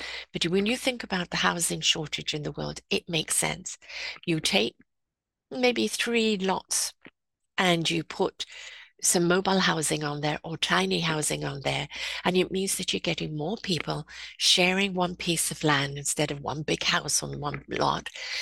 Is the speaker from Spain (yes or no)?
no; England, United Kingdom; also born or lived in South Africa / United States; now in Canada; I've lived in 4 countries. So I've lived, born and raised in England, lived in South Africa, lived in the States, live in Canada. I'm coming up to 44 years in Canada.